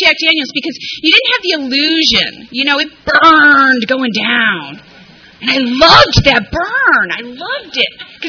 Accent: Berwyn, Illinois, United States; I grew up in Berwyn, Illinois. It was very middle-class area. I was very sheltered. I had my grandparents nearby.

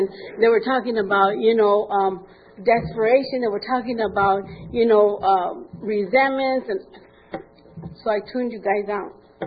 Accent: Arizona, United States; And I said, "You don't know me. I'm from Arizona. Get out of here."

